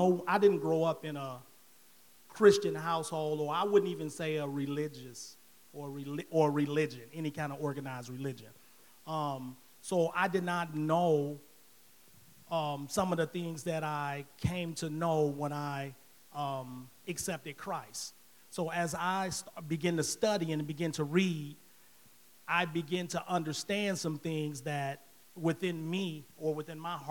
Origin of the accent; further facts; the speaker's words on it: Detroit, Michigan, United States; I grew up also in Detroit, on the east side of Detroit, but we didn't, when I grew up, we didn't have very much.